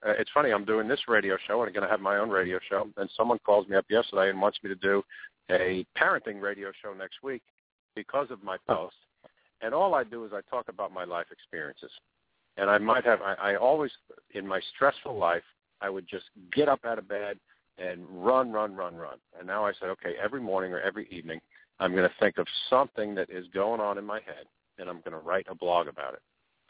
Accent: New York, United States; So, but years ago, growing up in New York, there was back with this family history, every one of my tattoos has a meaning.

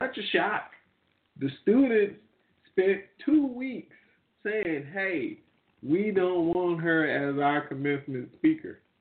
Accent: New Orleans, Louisiana, United States; the Jefferson Davis Monument have been removed in my hometown, New Orleans.

